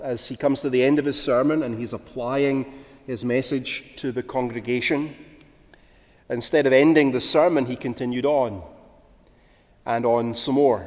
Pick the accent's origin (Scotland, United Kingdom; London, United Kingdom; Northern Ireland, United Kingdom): Scotland, United Kingdom; Glasgow; My hometown is Glasgow in the west of Scotland.